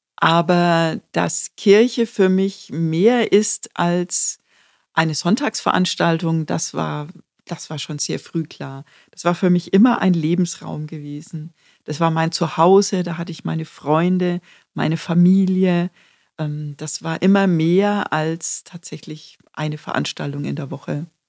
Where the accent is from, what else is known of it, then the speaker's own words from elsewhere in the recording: Bavaria, Germany; eigentlich komme ich tatsächlich aus Unterfranken, ganz provinziell aus einem Dorf südlich von Schweinfurt, aber bin natürlich im Laufe meines Lebens an ganz vielen verschiedenen Orten gewesen.